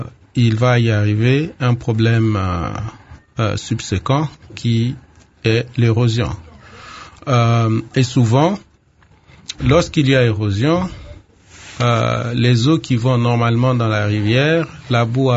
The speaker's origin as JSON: {"language": "French", "country": "DR Congo", "said": "Il y a ici chez nous, en RDC, il y a un gros problème de gestion des déchets solides."}